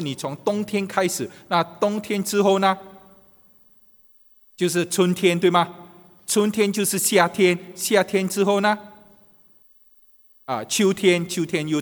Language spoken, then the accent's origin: Chinese; China; 所以我们中国人说，人呢有生老病死